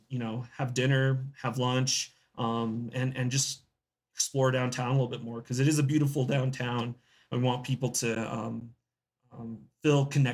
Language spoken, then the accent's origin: English; Alamosa, Colorado, United States; I grew up in Alamosa, but you know, I was in the market to buy a house and I found the perfect one in Monta Vista